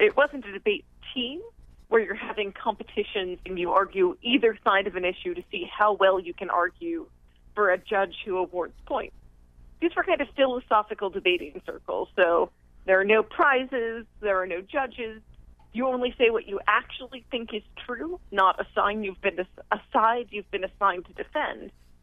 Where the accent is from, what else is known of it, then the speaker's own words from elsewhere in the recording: New York, United States; I was raised in New York on Long Island by a family that wasn't religious